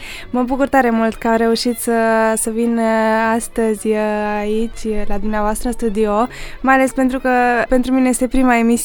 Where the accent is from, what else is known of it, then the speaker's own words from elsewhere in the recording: Salva, Bistrița-Năsăud, Romania; dar tu de unde ești? Spuneți din Salva. Păi cum ești tu din Salva și cânti muzică din Maramureș?